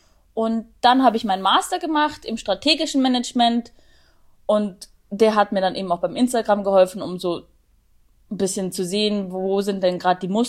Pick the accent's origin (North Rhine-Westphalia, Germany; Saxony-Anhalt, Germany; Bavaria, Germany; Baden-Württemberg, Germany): Bavaria, Germany; Augsburg; ich bin 29, ich komme aus Augsburg